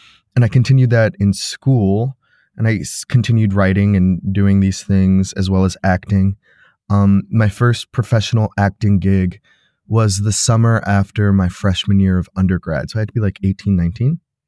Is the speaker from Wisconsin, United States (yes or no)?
no; Chicago, Illinois, United States; now in Los Angeles, United States; He, him, his. I am gay. I am Mexican-American. About myself, I'm from Chicago. I'm in Los Angeles now. I say from Chicago, but my dad is a retired Marine, so we moved around a lot when I was a kid.